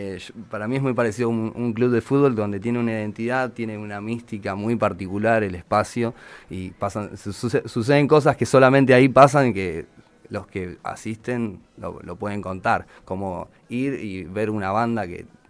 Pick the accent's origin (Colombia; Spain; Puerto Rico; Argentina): Argentina; Lobería, Buenos Aires Province; also born or lived in Mar del Plata; now in La Plata, Argentina; De Lobería, también el mismo pueblo de donde viene Diego